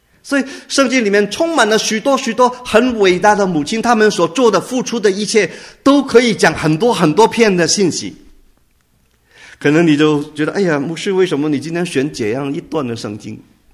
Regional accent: China; Chinese is a second language; 我们中国人有句话说什么

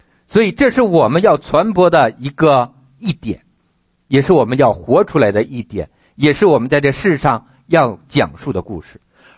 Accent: China; now in United States; 我们这些来自于中国内地或者是其他地区的人，到美国要来到这个地方，

